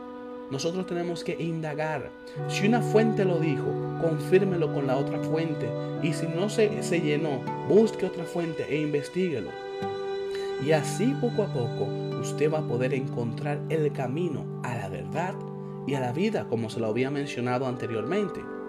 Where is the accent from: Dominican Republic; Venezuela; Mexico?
Dominican Republic; yo soy dominicano. Yo nací en República Dominicana. Yo soy dominicano.